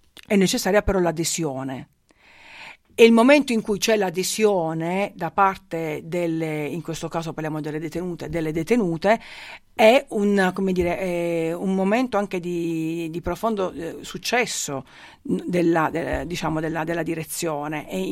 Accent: Bari, Apulia, Italy; now in Trieste, Italy; nella mia città natale vivevo in prossimità dell'istituto penitenziario.

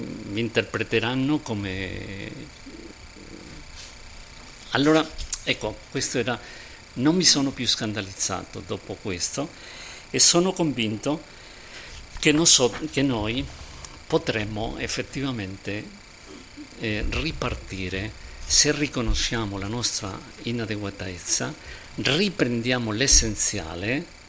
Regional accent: Spain; Italian is a second language; Io sono spagnolo

